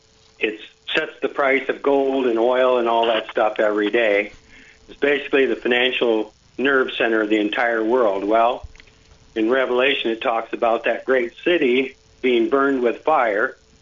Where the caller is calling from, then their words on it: Ohio, United States; Northwest Ohio.